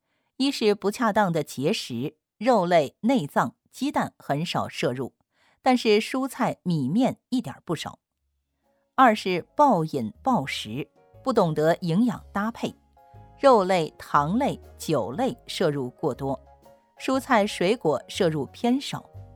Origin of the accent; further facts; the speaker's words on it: China; 现在日本人的平均身高已经超过了我们中国人的平均身高